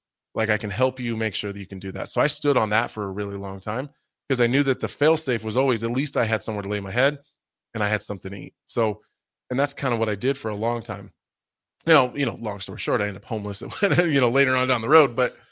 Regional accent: Nebraska City, Nebraska, United States; I grew up in Nebraska City. It's an amazing place to grow up. I grew up, you know, kind of on the outside of town.

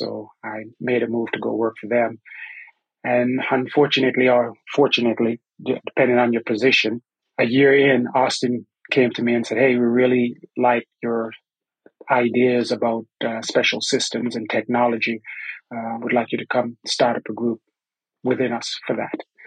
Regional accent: Antigua & Barbuda; accent: southeast Texas; now in Texas, United States; I'll start by saying that if you hear my accent, that it's from east of southeast Texas. And I'm from a little island in the Caribbean that is called Antigua and Barbuda.

